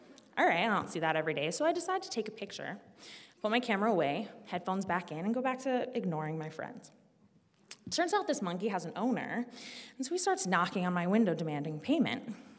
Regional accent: Philadelphia, Pennsylvania, United States; but I'm from Philadelphia, and so, like, that was not okay.

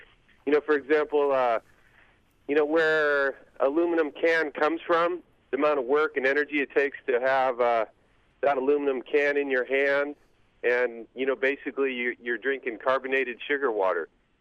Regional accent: Arizona, United States; moved away; And I'm originally from Arizona. I moved up here about 15 years ago

